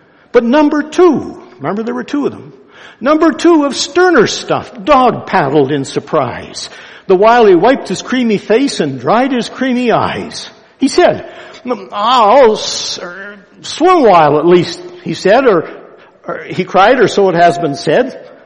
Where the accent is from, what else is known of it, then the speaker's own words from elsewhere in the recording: Alberta, Canada; I grew up on a farm in northern Alberta. I was born in the Depression years. That means the 30s. Just want you to know I wasn't born in the 20s. It's the 30s. On a farm